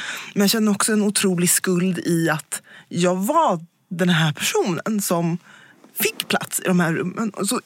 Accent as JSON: {"language": "Swedish", "country": "Sweden", "tie": "born there", "said": "Jag är född här i Sverige och min pappa var svart och min mamma är vit."}